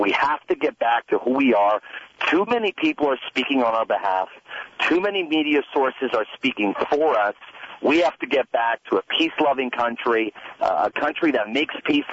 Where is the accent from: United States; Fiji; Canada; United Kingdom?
Canada; born there; I'm a Canadian. I'm born in Canada, but my father is Iranian.